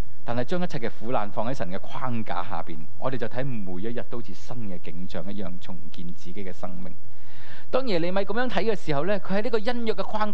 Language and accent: Chinese; Hong Kong; 有点像我们现在香港人回大陆旅行